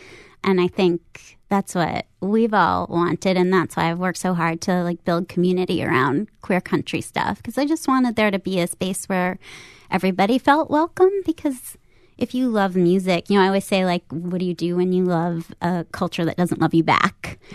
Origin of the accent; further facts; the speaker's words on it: Manhattan, New York, United States; I grew up in Manhattan. I'm Jewish. I'm queer.